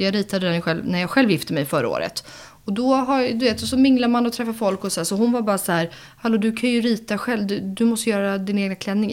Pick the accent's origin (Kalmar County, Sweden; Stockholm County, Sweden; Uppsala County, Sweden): Stockholm County, Sweden; Älvvik; Jag är uppvuxen på Älfvik, så jag hade liksom kossor som grannar.